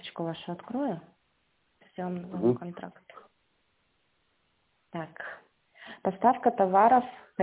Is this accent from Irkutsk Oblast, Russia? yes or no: yes; Irkutsk, Irkutsk Oblast, Russia; Так, мы из Иркутска, получается.